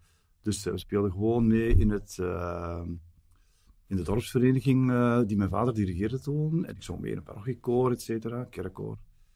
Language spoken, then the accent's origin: Dutch; Flanders, Belgium; Toen heb ik wel, bij ons in Vlaanderen zeggen ze, ik heb toen zwarte sneeuw gezien.